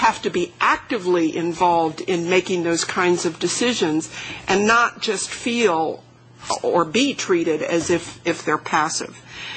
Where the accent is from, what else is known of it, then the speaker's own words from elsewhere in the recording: Buffalo, New York, United States; and there's one in my hometown of Buffalo.